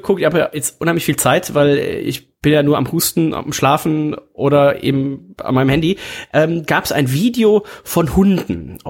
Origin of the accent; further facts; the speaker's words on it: Aachen, North Rhine-Westphalia, Germany; nö, ich komme aus Aachen.